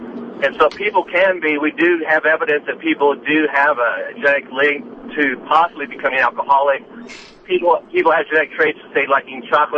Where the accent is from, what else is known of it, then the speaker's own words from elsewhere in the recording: the South, United States; I'm from the South, so that's really not the definition.